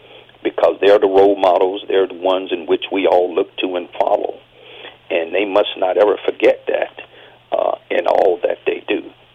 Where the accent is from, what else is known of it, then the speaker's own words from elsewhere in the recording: United States; It's the fault of all of us as American citizens, because we have some responsibility.